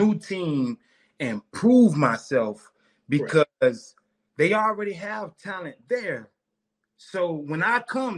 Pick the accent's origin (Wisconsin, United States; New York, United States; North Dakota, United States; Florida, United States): Florida, United States; Fort Lauderdale; Me being born and raised in Fort Lauderdale, like, I knew nothing about and how good St. Thomas was because, like, my neighborhood, nobody makes it to St. Thomas.